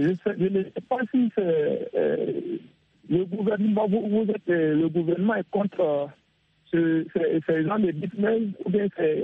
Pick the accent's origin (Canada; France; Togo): Togo; born there; now in Abengourou, Côte d'Ivoire; Je suis en Côte d'Ivoire, précisément à Abengourou. Je suis né au Togo.